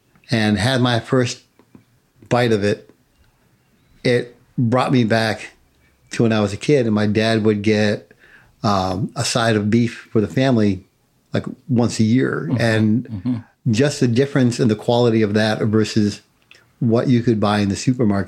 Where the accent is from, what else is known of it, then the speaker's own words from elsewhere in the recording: Massachusetts, United States; And once he found out I was from Mass, man, we were like best buds.